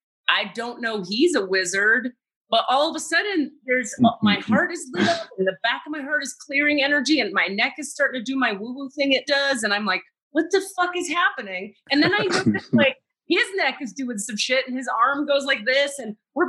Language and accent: English; Miami, Florida, United States; I'm from Miami, so I have like a connection to the Cuban culture.